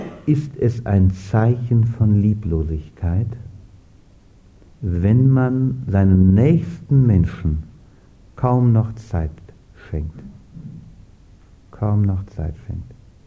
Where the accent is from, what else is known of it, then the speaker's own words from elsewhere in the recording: Germany; moved away as an adult; now in Austria; ich komme ja nun aus der Bundesrepublik, lebe jetzt seit 6 Jahren hier. Und muss sagen, ich fühle mich also seltsam wohl, würde ich sagen, in Österreich